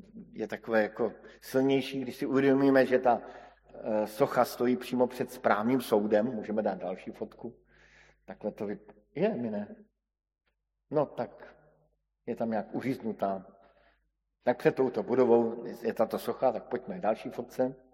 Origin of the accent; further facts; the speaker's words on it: Brno, South Moravian Region, Czechia; V mém rodném městě Brně najdete tuto sochu.